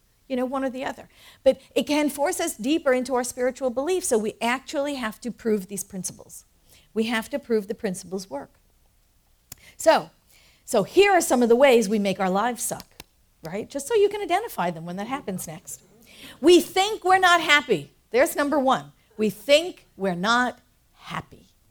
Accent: New York, United States; It's kind of like that hangover of being born and raised in New York.

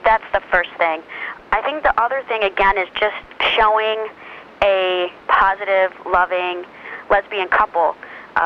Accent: the South, United States; You know, I grew up in the South, and being gay wasn't even on my radar

